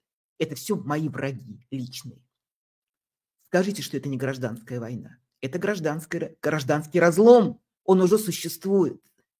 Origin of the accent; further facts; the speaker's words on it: Russia; вот я россиянин